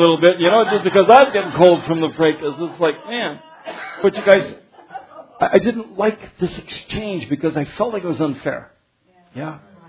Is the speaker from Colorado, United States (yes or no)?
no; Arkansas, United States; But I'm from out of town. I'm from Arkansas.